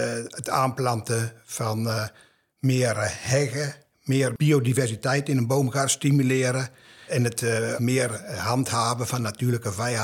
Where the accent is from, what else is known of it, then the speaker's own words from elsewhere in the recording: Deil, Gelderland, Netherlands; ik kom uit Deil.